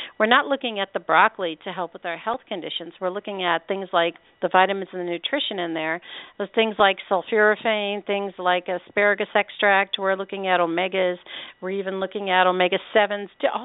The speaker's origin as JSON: {"language": "English", "region": "Northeast", "country": "United States", "tie": "born or raised there", "said": "because I grew up in the Northeast in the 50s and the 60s, just north of Amish country, so we really had the best of food."}